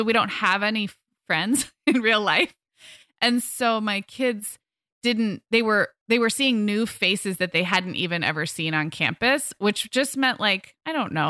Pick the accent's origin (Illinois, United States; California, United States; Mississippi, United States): California, United States; Santa Barbara; we moved our family back to my hometown in July.